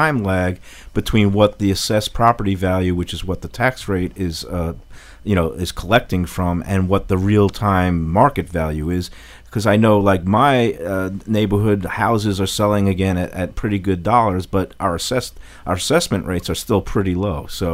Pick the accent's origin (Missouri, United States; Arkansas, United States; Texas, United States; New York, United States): New York, United States; I grew up in New York where we had some huge...